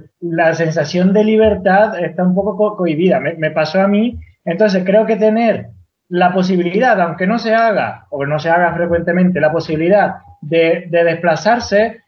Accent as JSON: {"language": "Spanish", "country": "Venezuela", "moved": "as an adult", "lives_now": "Spain", "said": "yo soy de Venezuela, emigré aquí a España con 20 años y antes estuve en Estados Unidos también unos meses, pocos meses. He estado viviendo en islas, ¿no? En sitios no, en sitios insulares"}